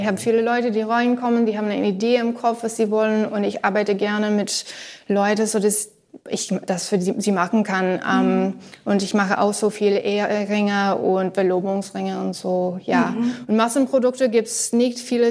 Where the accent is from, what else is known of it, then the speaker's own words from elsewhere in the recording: Canada; Ja, original komme ich aus Kanada. Ich habe in Kanada studiert.